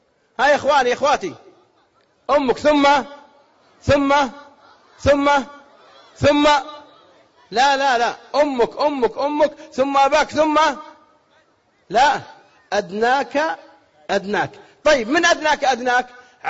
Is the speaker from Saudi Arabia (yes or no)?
yes; Saudi Arabia; قالت الجرايد عندكم بالكويت وعندنا بالسعوديه الجاي مشاكل